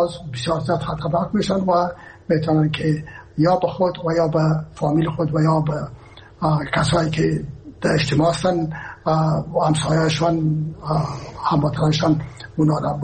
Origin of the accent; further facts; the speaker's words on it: Herat, Afghanistan; ما که هستم از هرات هستم و پدر مادر من هرات هستن،